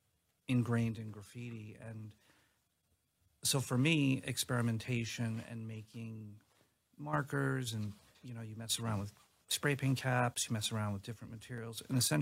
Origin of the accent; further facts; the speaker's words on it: New York, United States; So I'm from New York. I grew up, graffiti was already, like, you know, a part of the city.